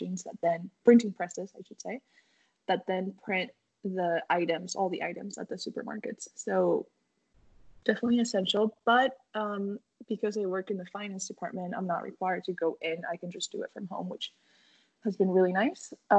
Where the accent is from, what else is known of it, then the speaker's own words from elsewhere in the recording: Easton, Pennsylvania, United States; now in Dallas, United States; I'm from Easton, PA.